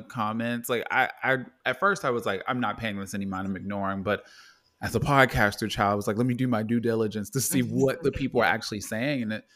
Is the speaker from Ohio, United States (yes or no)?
no; Baltimore, Maryland, United States; And I will say, like, growing up in Baltimore, I saw trans women early, like when I was younger.